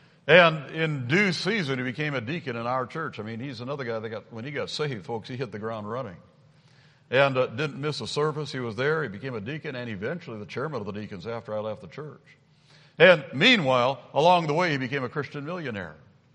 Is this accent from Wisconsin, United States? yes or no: no; Pekin, Illinois, United States; also born or lived in Minnesota; I was born in Minnesota, but I consider my hometown and home church to be in Pekin, Illinois.